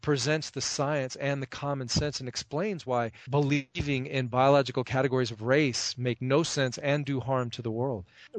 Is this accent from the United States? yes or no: yes; the South, United States; I grew up in the South in a country that is obsessed with race.